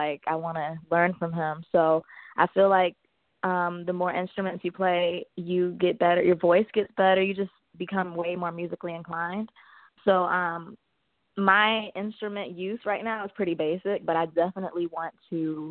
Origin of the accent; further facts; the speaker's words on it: Miami, Florida, United States; moved away as an adult; now in Los Angeles, United States; No, so I'm from Miami, Florida. So I'm very Southern, and I was born and raised in Miami. I was there until I was 18. So I moved to Los Angeles when I was 18 years old.